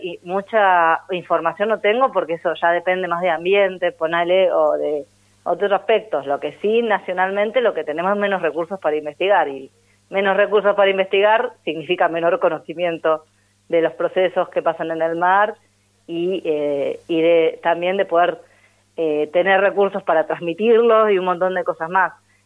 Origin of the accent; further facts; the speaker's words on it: San Antonio Oeste, Río Negro, Argentina; Yo porque soy de San Antonio, perdón.